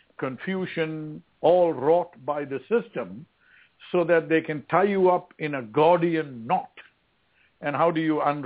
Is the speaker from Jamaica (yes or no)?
no; India; now in United States; I'm an Indian, full-blooded Indian, FBI. My father and mother are from India.